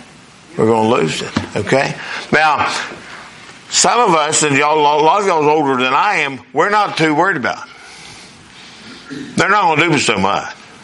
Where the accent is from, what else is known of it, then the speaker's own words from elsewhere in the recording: West Virginia, United States; I'm glad I'm an American. I'm glad I'm a West Virginian, huh? Hillbilly may be okay after all.